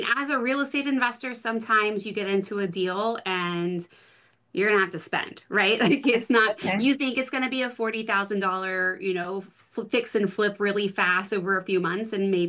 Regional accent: Texas, United States; And so Bless Your Balance Sheet really came about by like growing up in Texas where, you know, they whisper about debt, like cash is king there.

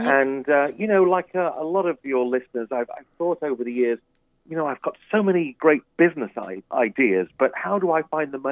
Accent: North West England, United Kingdom; now in United States; I am between Liverpool and Manchester.

